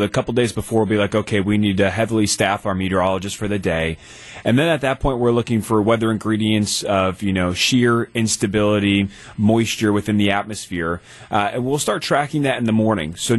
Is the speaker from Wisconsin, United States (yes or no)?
yes; Wisconsin, United States; Yeah, you know, I grew up in Wisconsin, so, you know, I always, my entire childhood would watch a lot of those storms.